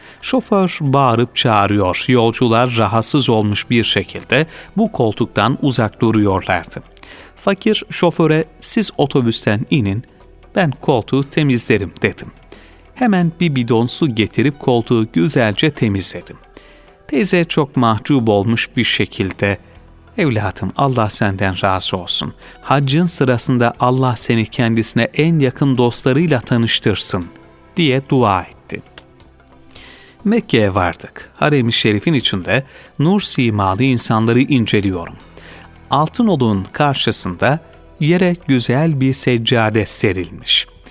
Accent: Mucur, Kırşehir, Turkey; born there; 1936 yılında Kırşehir'in Mucur kazasında Kızıldağ yeni yapan köyünde doğmuşum. Aile olarak çiftçilikle meşgul olurduk. Ailemiz dindardı.

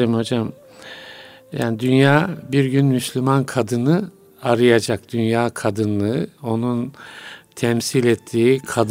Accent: Kahramanmaraş, Turkey; Maraşlıyım, evet.

